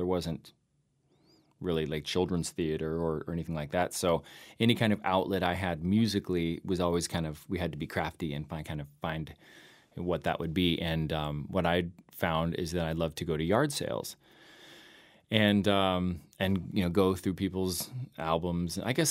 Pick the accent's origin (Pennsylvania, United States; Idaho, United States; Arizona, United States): Idaho, United States; It has been since I was a little kid growing up in Idaho.